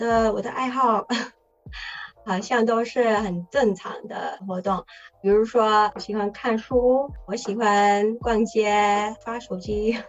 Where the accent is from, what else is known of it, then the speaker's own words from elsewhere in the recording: Portland, Oregon, United States; now in San Francisco, United States; 我是在旧金山的南部出生的，可是我们家很快就搬去波特兰。我那时候好像是12、13岁吧，我直到2年前为这份工作搬来旧金山的时候